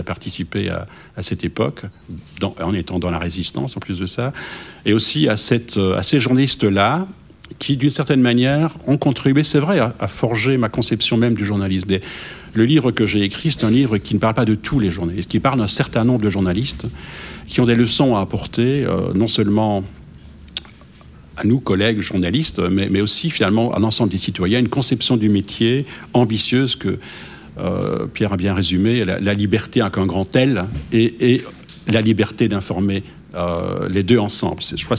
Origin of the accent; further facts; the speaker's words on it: Liège, Wallonia, Belgium; J'étais le seul belge parmi une délégation française. « Ah, vous êtes belge, d'où venez-vous » Je disais « Je viens des Ardennes. » Au départ, je venais de Liège